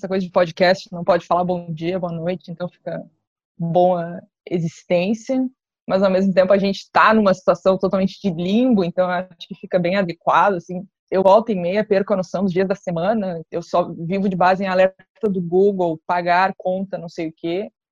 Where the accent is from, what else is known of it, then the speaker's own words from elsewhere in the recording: Rio Grande do Sul, Brazil; pensando sendo gaúcha, sei lá, Erechim.